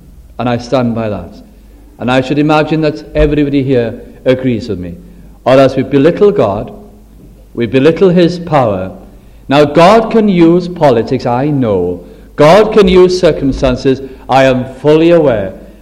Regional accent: Wales, United Kingdom; as our own country Wales

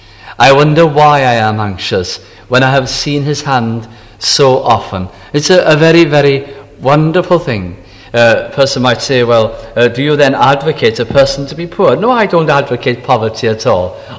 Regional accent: Bolton, North West England, United Kingdom; also born or lived in Aberystwyth; every time he met me, he could only remember one thing, that I came from Bolton. And Bolton has a population of about 180,000 people.

